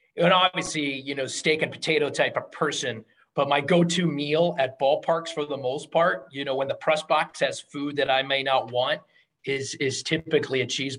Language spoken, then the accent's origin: English; Pittsburgh, Pennsylvania, United States; I grew up in Pittsburgh. I grew up in the late 70s